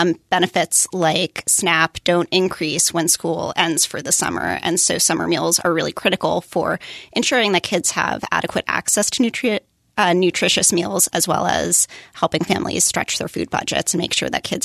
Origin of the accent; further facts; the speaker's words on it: Burlington, Vermont, United States; So in my hometown of Burlington, they have a really great program